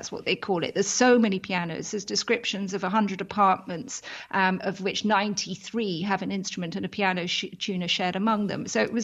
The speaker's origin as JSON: {"language": "English", "region": "England", "country": "United Kingdom", "said": "I'm English, you can hear, I'm here in Britain"}